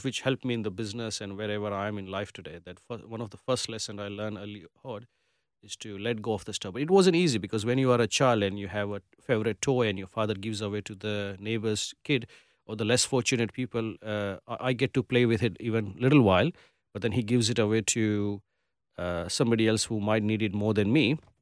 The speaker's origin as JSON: {"language": "English", "region": "Gujarat", "country": "India", "said": "I think I come from Gujarat, which is a Gujarati community"}